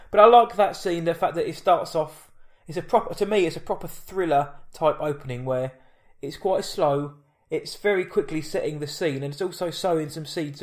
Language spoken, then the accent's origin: English; England, United Kingdom; I've got a cup of tea because I'm English and I'm a stereotype when I research my role.